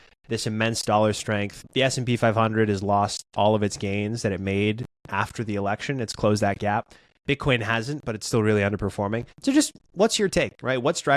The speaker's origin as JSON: {"language": "English", "region": "Massachusetts", "country": "United States", "tie": "born or raised there", "said": "Like the Elizabeth Warrens of the world, the senator of my home state, they're being ushered out, right?"}